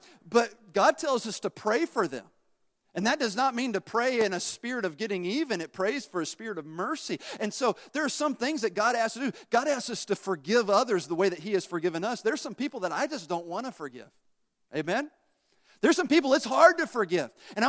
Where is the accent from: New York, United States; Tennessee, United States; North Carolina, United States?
Tennessee, United States; I grew up in Tennessee. And not that you're not bright if you grew up in Tennessee.